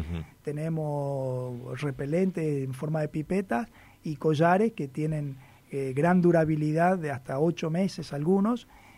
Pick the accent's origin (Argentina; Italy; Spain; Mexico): Argentina; Salta; now in Misiones, Argentina; yo soy de Salta, por ejemplo, no soy misionero. Y tengo muchos colegas que somos de otra provincia.